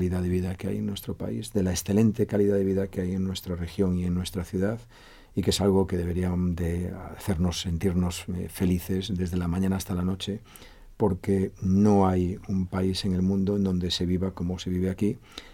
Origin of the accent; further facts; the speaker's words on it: A Coruña, Galicia, Spain; soy un empresario coruñés que ahora vuelve a pasar gran parte del año aquí, y que me doy cuenta de lo maravillosa que es esta ciudad